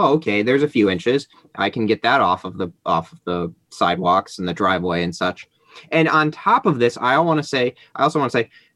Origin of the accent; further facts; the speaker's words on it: Atlanta, Georgia, United States; I'm aware. I grew up in Atlanta. It's insane. But then I came here and we got a foot and a half of snow.